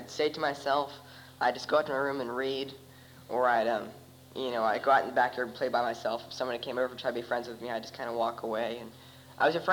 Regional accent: Arizona, United States; also born or lived in Michigan; I was born in Michigan, 1969, and I only stayed there for a few months, and I was my family moved to Arizona, and I was very young.

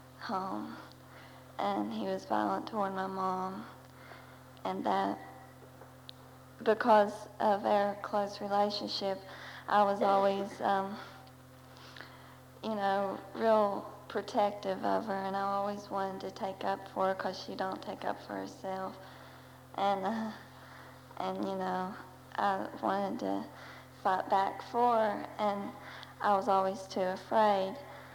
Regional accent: Chapmanville, West Virginia, United States; I'm from Chapmanville in Logan County, West Virginia

